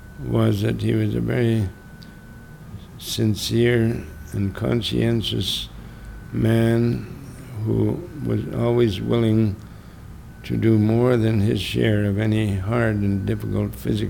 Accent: Edinburgh, Scotland, United Kingdom; born there; Because I really wasn't. I was born in Edinburgh.

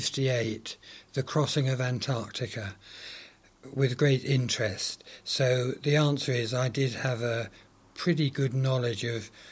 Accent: Stanmore, London, United Kingdom; born there; I was born in Stanmore in Middlesex in 1935.

